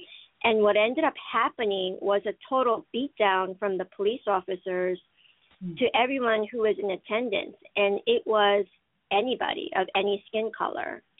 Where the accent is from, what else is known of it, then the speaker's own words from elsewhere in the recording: New York City, New York, United States; I remember I grew up in New York City, actually, all my life.